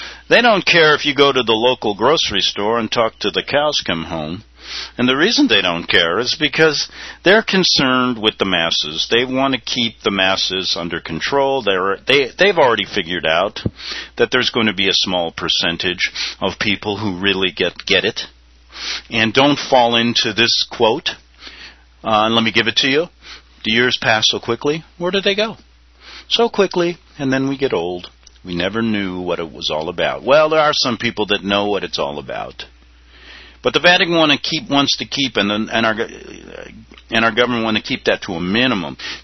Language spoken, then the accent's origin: English; Chicago, Illinois, United States; because I grew up in Chicago in during the Daley administration, things like that.